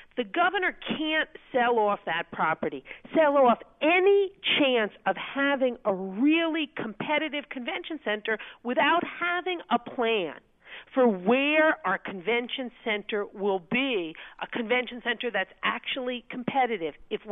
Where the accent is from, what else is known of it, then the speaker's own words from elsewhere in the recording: New York, United States; You know, I'm loud. I'm from New York.